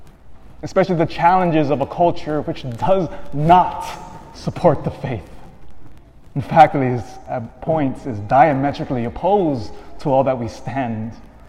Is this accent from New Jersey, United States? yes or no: no; Sacramento, California, United States; was my pastor as a little kid growing up in South Sacramento at St. Charles Borromeo.